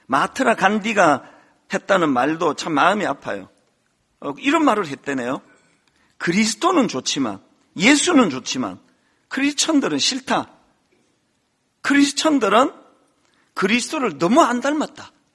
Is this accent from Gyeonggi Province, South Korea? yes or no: yes; Bundang, Gyeonggi Province, South Korea; 제 아내하고 저하고 막 너무 막 이 촌놈 분당에서 온 두 사람이 좋아가지고